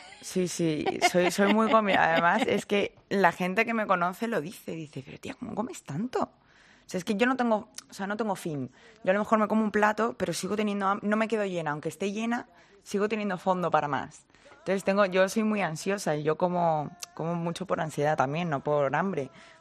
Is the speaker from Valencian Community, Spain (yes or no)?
no; Seville, Andalusia, Spain; Yo soy sevillana 100%. Y además me pongo muy sensible cuando hablo de mi Sevilla.